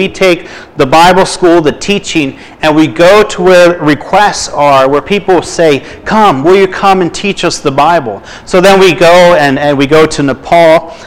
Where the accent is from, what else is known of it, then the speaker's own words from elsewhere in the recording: Philadelphia, Pennsylvania, United States; also born or lived in Miami, United States; So the city is close to my heart, and I was born in Miami, Florida. And if I told you my whole history, we'd be here till 1 o'clock in the morning. But I ended up being raised in Philadelphia.